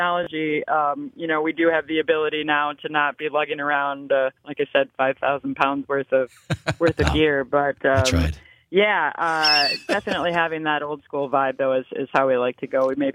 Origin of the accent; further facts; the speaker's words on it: Minnesota, United States; Well, I grew up in Minnesota, and as we know in where we all live, there's a lot of snow that happens in the wintertime, and I was an only child.